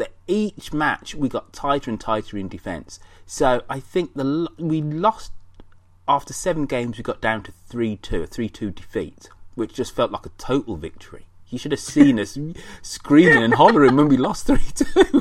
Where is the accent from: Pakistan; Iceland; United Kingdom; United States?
United Kingdom; England; You know, you do remember we are English, don't you know?